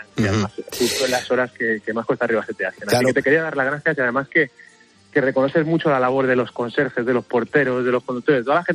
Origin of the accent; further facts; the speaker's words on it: Móstoles, Community of Madrid, Spain; Pues mira, soy de Móstoles.